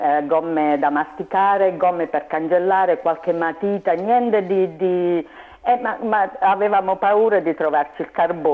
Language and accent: Italian; Foggia, Apulia, Italy; io sono foggiana e da noi si usava